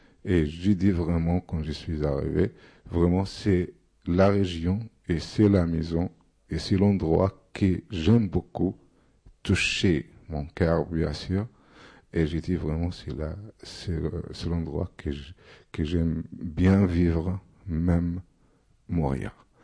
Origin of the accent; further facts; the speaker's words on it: Dakahlia, Egypt; born there; French is a second language; Moi, je suis d'origine des Delta. Et c'est très bizarre que je suis né à Delta, dans un petit village pas loin de Mansoura.